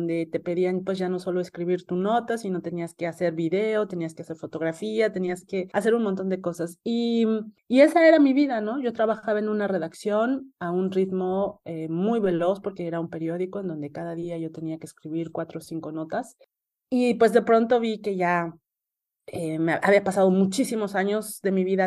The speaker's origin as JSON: {"language": "Spanish", "region": "Mexico City", "country": "Mexico", "lives_now": "Berlin, Germany", "said": "Yo vengo de la Ciudad de México, de una ciudad muy grande."}